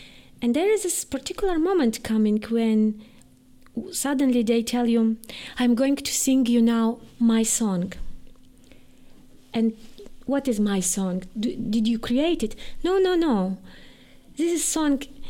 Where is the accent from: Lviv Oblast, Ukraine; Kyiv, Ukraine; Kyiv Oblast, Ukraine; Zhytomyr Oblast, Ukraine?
Lviv Oblast, Ukraine; Lviv; English is a second language; I was, in that time, was first experimental theater starting to move in my hometown in Lviv.